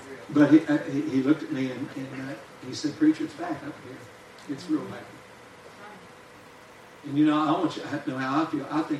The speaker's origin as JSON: {"language": "English", "region": "West Virginia", "country": "United States", "tie": "born or raised there", "said": "I was raised in West Virginia, listening to a lot of country preachers"}